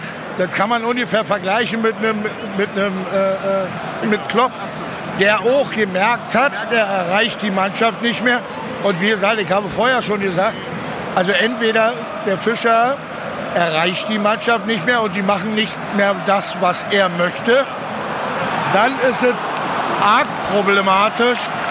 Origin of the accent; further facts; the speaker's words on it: Schöneiche, Brandenburg, Germany; Bin aber in Schöneiche groß geworden, was gleich neben Friedrichshain, also gleich neben Köpenick ist. Und bin DDR-Kind.